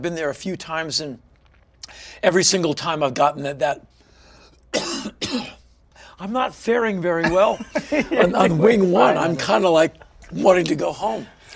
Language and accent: English; United States; Where are you from? I'm from America.